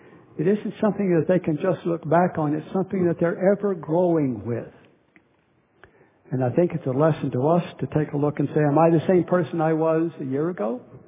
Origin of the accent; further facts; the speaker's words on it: Oklahoma, United States; I grew up in Oklahoma.